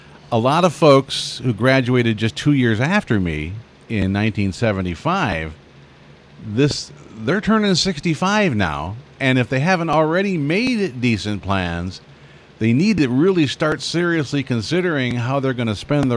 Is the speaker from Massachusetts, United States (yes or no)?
no; Clinton, Iowa, United States; my hometown being Clinton, Iowa, right on the Mississippi River.